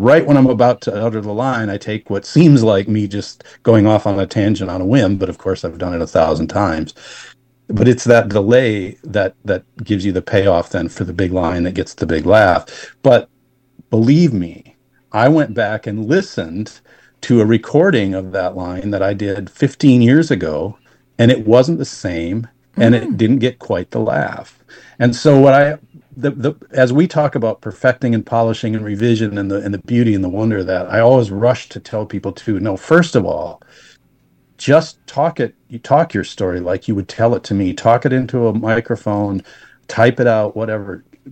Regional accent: Wisconsin, United States; It's all right. I'm from Wisconsin. I can tell you it's Viroqua.

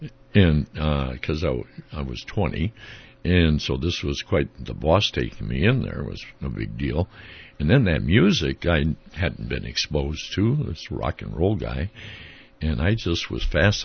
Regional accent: St. Paul, Minnesota, United States; I'm from St. Paul.

